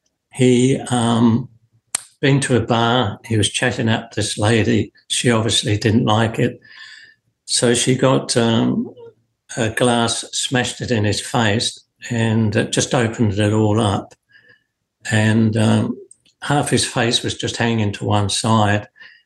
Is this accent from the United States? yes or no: no; Margate, South East England, United Kingdom; also born or lived in Birmingham / London; Yes, originally from the UK. I was born in Birmingham, brought up in Margate, Kent, and spent about 5-6 years in London.